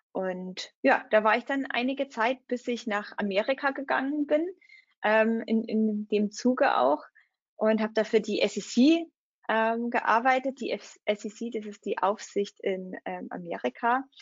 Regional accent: Germany; Aber in meinem Heimatland, in Deutschland tatsächlich, waren es damals weniger als 15%.

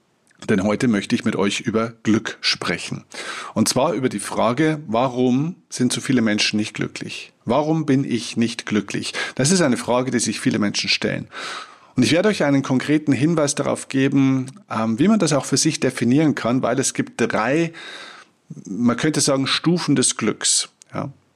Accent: Bavaria, Germany; Oder passt schon, wie man bei uns in Bayern sagt.

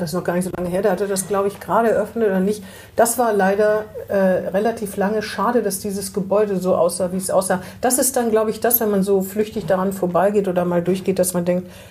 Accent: Bremen, Germany; ich als Bremerin, das ist auch eine Sorge, dass Karstadt sich da zurückzieht.

